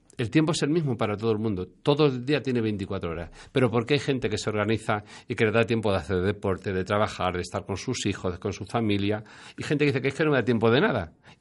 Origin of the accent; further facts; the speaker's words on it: Puertollano, Castilla-La Mancha, Spain; Yo soy de aquí, de Puerto Llano